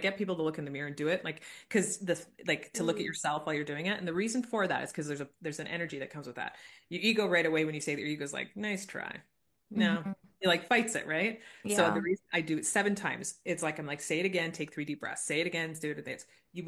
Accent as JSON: {"language": "English", "country": "Canada", "said": "So I am Canadian, eh? So, and I do live in Canada, which most people do. People think I spend a lot of time in California, but I do live in Canada."}